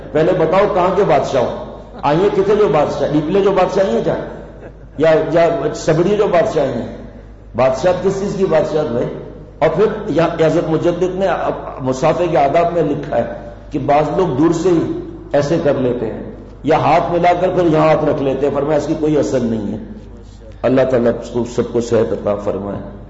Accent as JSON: {"language": "Urdu", "region": "Sindh", "country": "Pakistan", "said": "ہم تو یہاں سندھ کے رہنے والے ہیں نا گاؤں کے"}